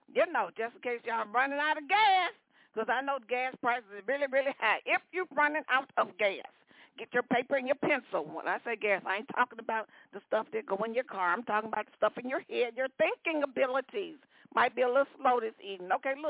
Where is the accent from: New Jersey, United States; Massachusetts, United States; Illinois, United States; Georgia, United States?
Georgia, United States; Atlanta; push it up to the ATL, I know y'all always wonder why am I pushing it up to the ATL, because that's my hometown, people, okay?